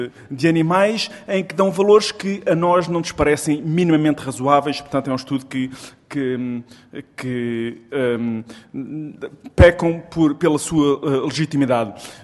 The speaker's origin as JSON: {"language": "Portuguese", "town": "Lourinhã", "region": "Lisbon", "country": "Portugal", "said": "Eu sou da Lourinhã, os meus antepassados são da Lourinhã desde o século XVII e vivo na aldeia das Cesaredas, que tem 300 habitantes, em pleno campo."}